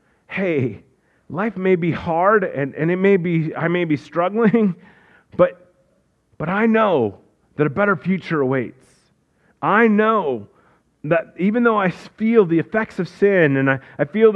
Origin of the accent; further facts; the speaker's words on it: Iowa, United States; moved away; I grew up in Iowa, and I remember staying at my sister's house